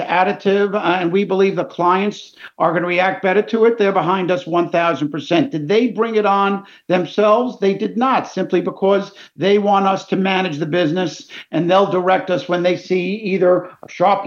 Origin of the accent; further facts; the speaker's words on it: New York, United States; But I look at my hometown heroes, the New York Mets